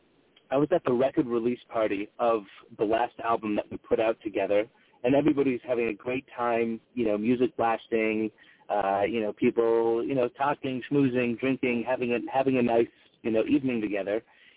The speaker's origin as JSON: {"language": "English", "town": "Los Angeles", "region": "California", "country": "United States", "tie": "born or raised there", "said": "But I'm born and raised in Los Angeles in North Hollywood. And being from L.A. And being from a creative family"}